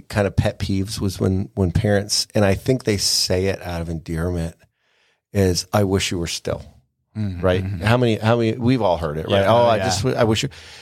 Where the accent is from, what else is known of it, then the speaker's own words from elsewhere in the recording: Pennsylvania, United States; I'm from Pennsylvania. Yep, we didn't go to the beach. We went down to the shore.